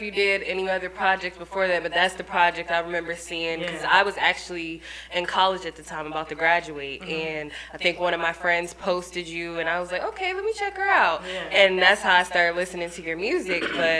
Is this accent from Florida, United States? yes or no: no; Baltimore, Maryland, United States; since I'm from Baltimore too